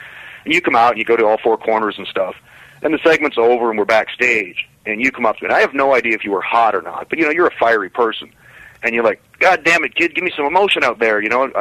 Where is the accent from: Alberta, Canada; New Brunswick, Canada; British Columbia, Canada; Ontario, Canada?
Alberta, Canada; Calgary; because it was in Calgary, my hometown.